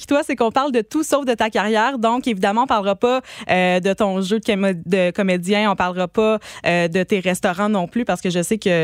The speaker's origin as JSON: {"language": "French", "town": "Montreal", "region": "Quebec", "country": "Canada", "lives_now": "Trois-Rivières, Canada", "said": "moi, j'étais arrivée à Trois-Rivières comme en juin dernier. Là, moi, j'étais une fille... Moi, je viens de Montréal, la rive sud de Montréal."}